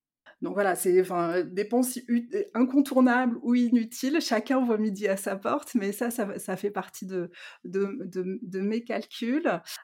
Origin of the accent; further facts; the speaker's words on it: France; moved away as an adult; also born or lived in London, United Kingdom; moi, je suis partie de France, j'avais 19 ans, j'y reviens après l'INSEAD, j'ai 30 ans, et donc pendant toutes ces années de ma vingtaine d'années, j'étais à Londres, et en Angleterre